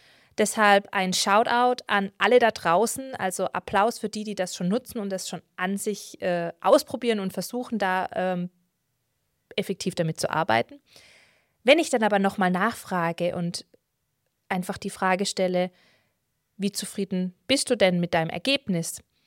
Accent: Baden-Württemberg, Germany; Man hört es an meinem Dialekt, ich komme aus Baden-Württemberg, ich werde und kann es auch gar nicht verstecken

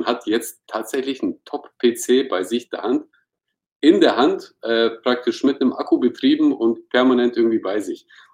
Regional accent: Munich, Bavaria, Germany; ich bin gebürtiger Münchner. Das muss man immer dazu sagen, auch wenn man das jetzt im ersten Step bei einem Namen, wenn man den hört, nicht merken würde. Aber ich bin hier geboren, bin hier aufgewachsen, bin praktisch so das Gastarbeiterkind der ersten Generation.

